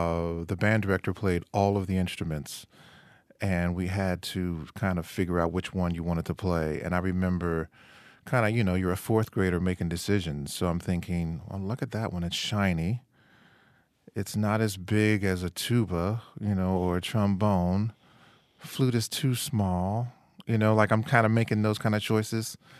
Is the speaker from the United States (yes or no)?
yes; Cincinnati, Ohio, United States; now in Rochester, United States; Cincinnati, Ohio, from where I'm from originally. And I left there to come to Rochester to go to Eastman and never left.